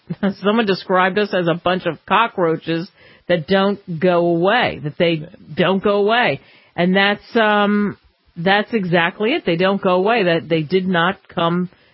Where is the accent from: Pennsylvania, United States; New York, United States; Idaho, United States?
Pennsylvania, United States; Philadelphia; my number one team is my hometown team would be the Philadelphia Flyers